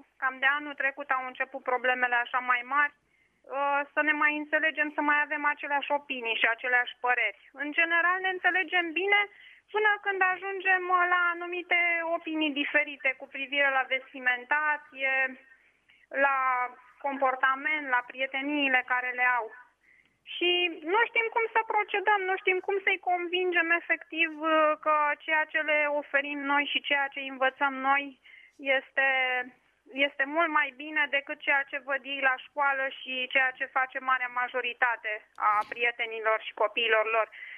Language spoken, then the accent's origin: Romanian; Bucharest, Romania; și sunt din București.